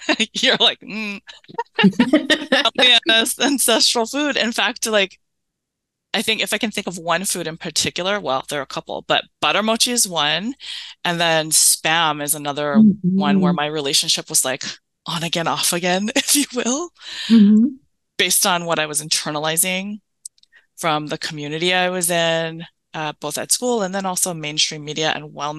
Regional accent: Hawaii, United States; I was born and raised on Oahu, and I'm from a mixed multi-ethnic, multicultural family.

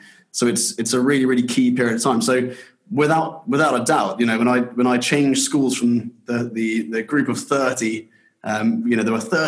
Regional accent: Aldershot, South East England, United Kingdom; Well, I grew up in Aldershot in the south of the UK, in a military family.

